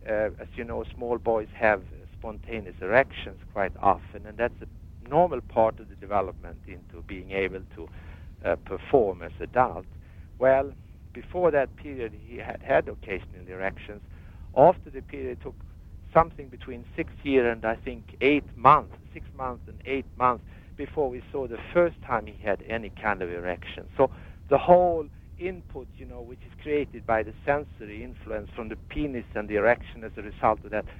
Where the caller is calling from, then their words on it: Madison, Wisconsin, United States; I'm calling from Madison. I'm a European here in this country, and I'm a professor at the university here and also a physiologist.